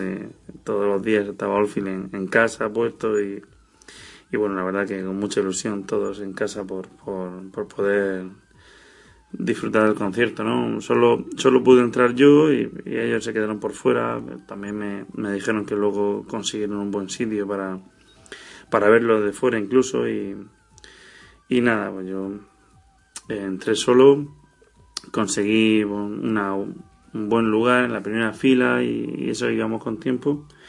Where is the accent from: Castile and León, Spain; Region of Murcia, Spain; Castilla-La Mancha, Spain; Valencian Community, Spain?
Region of Murcia, Spain; Murcia; soy de Murcia